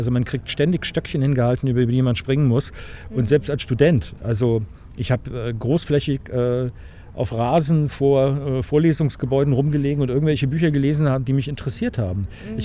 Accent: West Germany, Germany; wenn ein Vergleich mit der DDR mir als Wessi gestattet ist

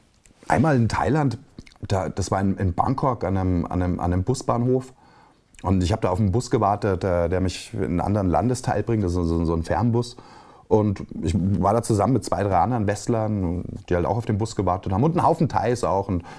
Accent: Bavaria, Germany; Ich komme aus Bayern

